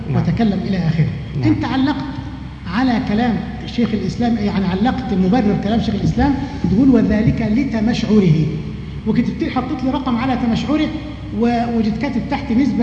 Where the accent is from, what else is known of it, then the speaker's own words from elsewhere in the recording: Egypt; عندنا في مصر